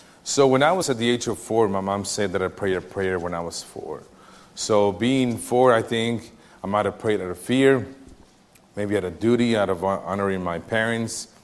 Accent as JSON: {"language": "English", "country": "Mexico", "tie": "born or raised there", "also_born_or_lived": "Texas", "said": "So I was born in Texas, moved to Mexico. My dad had a good permanent job. That's where we went to Mexico."}